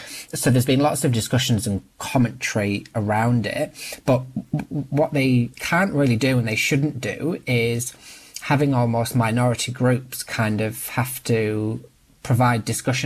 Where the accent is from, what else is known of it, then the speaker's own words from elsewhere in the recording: United Kingdom; so I'm British by background